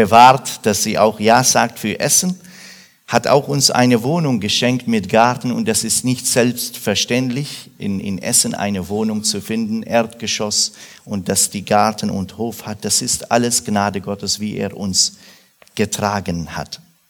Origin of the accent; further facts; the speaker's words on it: Iraq; German is a second language; now in Germany; weil ich komme aus Irak, ich kann arabische Sprache und arabische Kultur